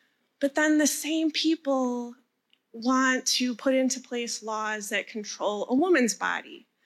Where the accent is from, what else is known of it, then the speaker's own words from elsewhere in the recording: Milwaukee, Wisconsin, United States; I'm from Bayview in Milwaukee.